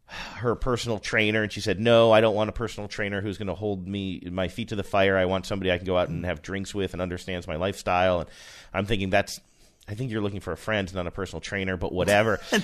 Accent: Midwest, United States; I'm like, I am from the Midwest, and I still don't.

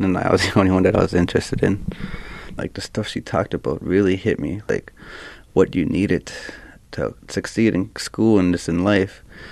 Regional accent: Fond du Lac, Minnesota, United States; I'm from Fond du Lac. Fond du Lac is where I'm from.

